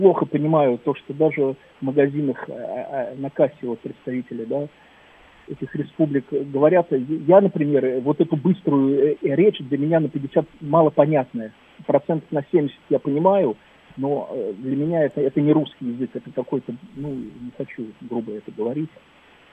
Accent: Moscow, Russia; мы, москвичи

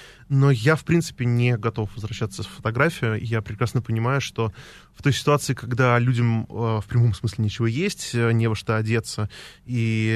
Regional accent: Moscow, Russia; born there; В этот дом мы переехали в 70 каком-то году, не помню, в 6-м, что ли, когда это был последний дом в Москве

